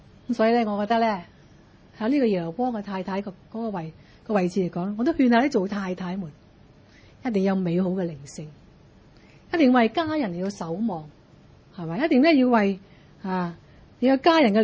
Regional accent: Guangdong, China; 咁所以我哋广东人讲咧，听老婆话咧就会发达。

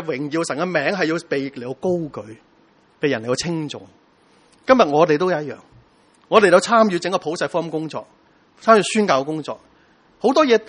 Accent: Hong Kong; 我们中国人服侍回中国人咯，我们华人服侍回华人咯，我们香港人做回香港人咯

